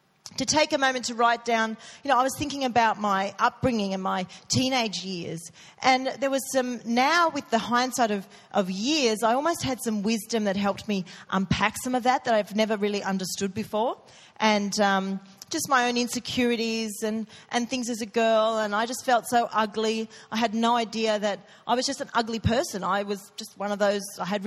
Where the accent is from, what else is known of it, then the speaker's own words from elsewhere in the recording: Sydney, New South Wales, Australia; I grew up in Sydney, which I mentioned to you, and I went to a school on the North Shore, but I lived out more in the west, in the rural area.